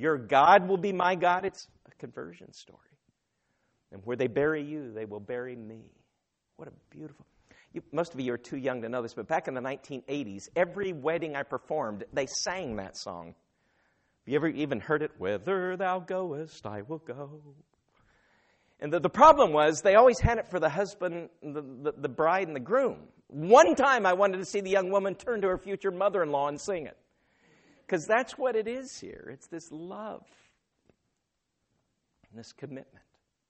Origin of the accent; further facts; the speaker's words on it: the Ozarks, United States; born there; It's just, I was born in the Ozarks. I come from where the Beverly Hillbillies came from.